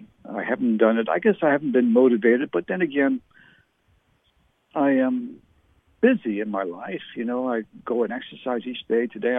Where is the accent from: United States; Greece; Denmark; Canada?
Canada; born there; My parents were English. I was born in Canada, so I never did learn to speak like they did, you see. Yes, I have an English accent.